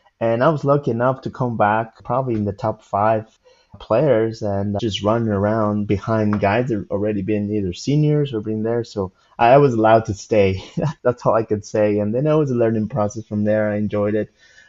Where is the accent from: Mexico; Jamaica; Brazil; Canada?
Mexico; English is a second language; now in Texas, United States; I grew up in Mexico. Love Texas. I love being here.